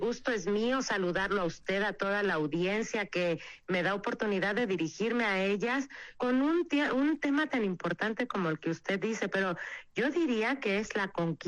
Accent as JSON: {"language": "Spanish", "region": "Hidalgo", "country": "Mexico", "said": "pues yo que soy, por ejemplo, de Hidalgo, pues si estoy fuera de México"}